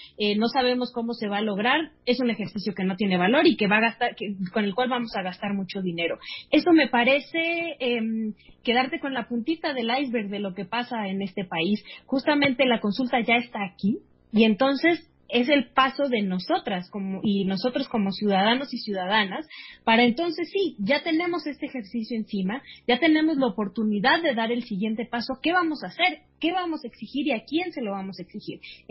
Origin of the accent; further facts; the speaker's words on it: Mexico; para que nosotros podamos obtener esta justicia que tanto deseamos como mexicanas y como mexicanos?